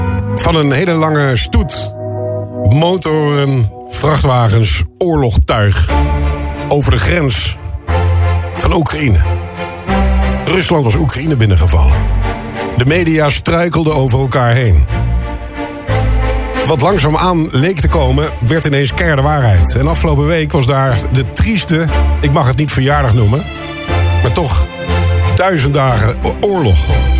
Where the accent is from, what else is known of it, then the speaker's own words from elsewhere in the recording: North Brabant, Netherlands; En hoe trots kunnen we zijn als Brabanders